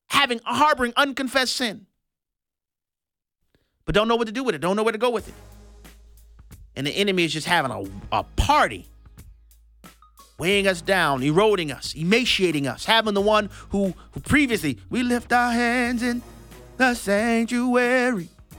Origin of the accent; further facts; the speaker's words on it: New Orleans, Louisiana, United States; I know what that's like, man, growing up in New Orleans with the humidity down south, below sea level.